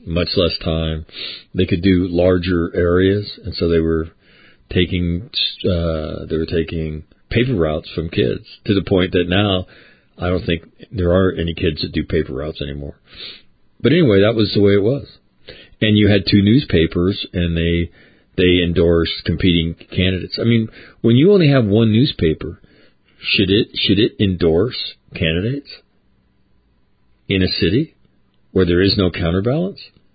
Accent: Sacramento, California, United States; Where I grew up in Sacramento, We had the San Diego Union in the morning, and we had the Sacramento Bee in the afternoon.

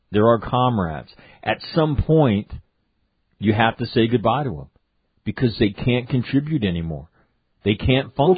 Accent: Sacramento, California, United States; We're both from Sacramento, right? We're Northern California guys.

